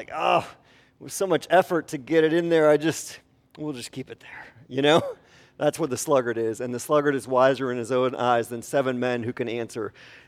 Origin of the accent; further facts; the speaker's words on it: Wisconsin, United States; I am from Wisconsin. We do not have traffic in Wisconsin. We have cows. In Wisconsin, that's what we have.